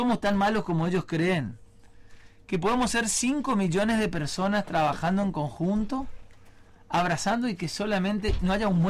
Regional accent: Argentina; Uno es un dirigente político, hoy me toca ser diputado, pero soy argentino

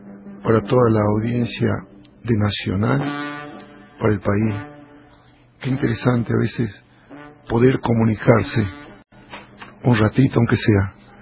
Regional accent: Humahuaca, Jujuy, Argentina; Nací y sigo viviendo en La Quebrada de Humahuaca.

